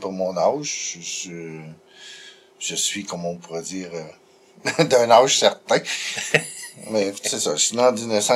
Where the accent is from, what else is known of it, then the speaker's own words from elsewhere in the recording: Mont-Saint-Pierre, Quebec, Canada; born there; je suis né en Gaspésie, un petit village qui s'appelle Mont-Saint-Pierre, qui est à peu près à mi-chemin entre Matane et Gaspé, sur la côte nord de la Gaspésie